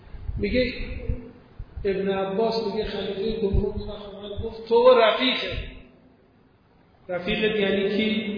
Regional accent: Iran; ایرانیت من دچار خلل نمیشه، من بازم ایرانی هستم.

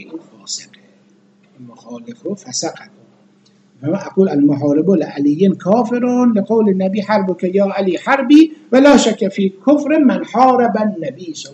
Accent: Iran; خب احوال پرسی و ما از ایران آمدیم و اینا

